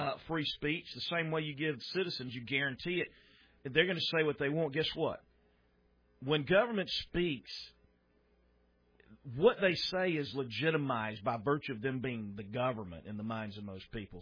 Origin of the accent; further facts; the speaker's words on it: the South, United States; even as one who's born and raised in the South, it's not because I was born and raised here.